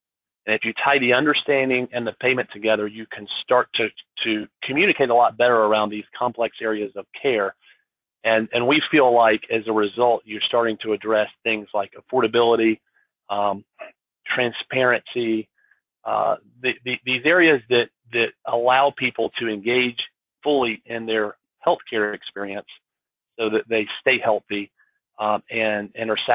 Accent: Winder, Georgia, United States; also born or lived in Athens; Well, I grew up in Northeast Georgia, town of Winder, Georgia.

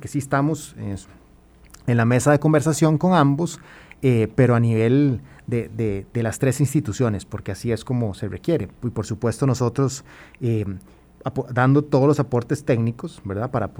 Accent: Costa Rica; porque al final somos los ciudadanos costarricenses por quien tenemos que velar

